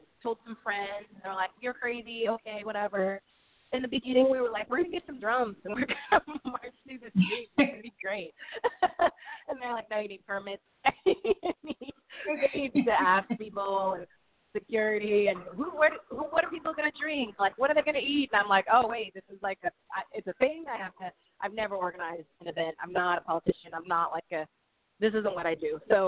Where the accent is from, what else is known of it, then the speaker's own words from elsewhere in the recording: California, United States; I'm a millennial and I'm a woman and, you know, I'm Californian